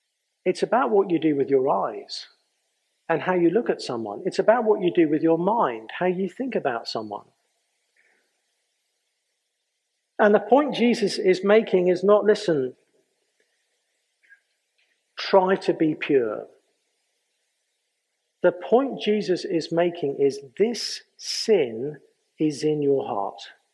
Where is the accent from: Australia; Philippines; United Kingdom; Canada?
United Kingdom; England; now in United States; Now, I'm aware that I'm English, and I'm about to talk to Americans about dentistry, and that's not a good place for an Englishman to be.